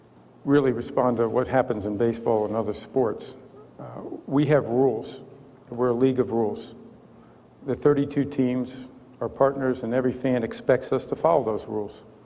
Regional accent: New York, United States; I'm from Western New York. I love Ralph Wilson Stadium

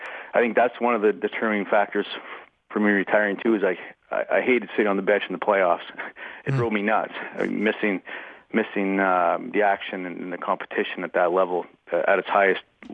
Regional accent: Edmonton, Alberta, Canada; I grew up in Edmonton.

